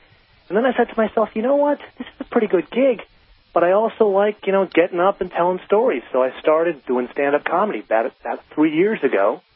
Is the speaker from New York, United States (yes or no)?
yes; New York, United States; now in Los Angeles, United States; I'm a New Yorker through and through. It's the greatest city in the world. It's probably, I would consider it my home. But I actually left New York to start stand-up comedy.